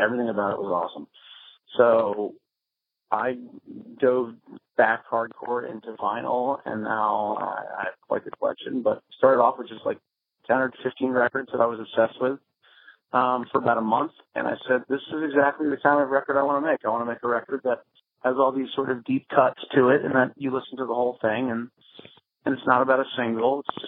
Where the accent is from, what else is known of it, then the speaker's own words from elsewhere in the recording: Virginia, United States; now in Rhode Island, United States; I'm from Virginia. I've been living in Rhode Island for the last 14 years or so.